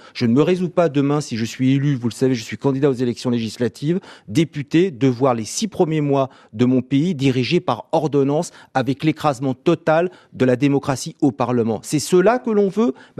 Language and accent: French; Alfortville, Île-de-France, France; moi qui suis un enfant de la banlieue, je vis, je travaille, je suis né à Alfortville, je suis le maire d'Alfortville